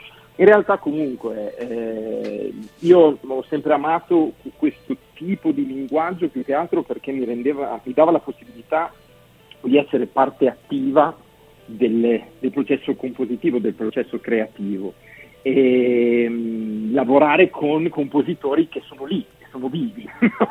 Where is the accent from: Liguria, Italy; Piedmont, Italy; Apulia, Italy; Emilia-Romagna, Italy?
Emilia-Romagna, Italy; Reggio Emilia; visto che sono di Reggio Emilia